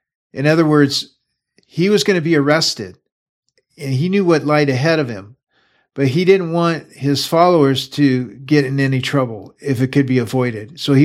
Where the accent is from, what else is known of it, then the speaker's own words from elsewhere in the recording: Everett, Washington, United States; Now, there was a time back in early on in street ministry in my hometown, Everett, Washington.